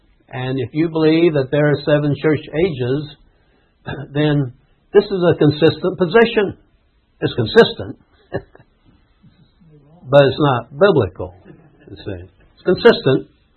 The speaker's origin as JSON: {"language": "English", "country": "United States", "said": "Well, that's quite a blow to me. I'm an American."}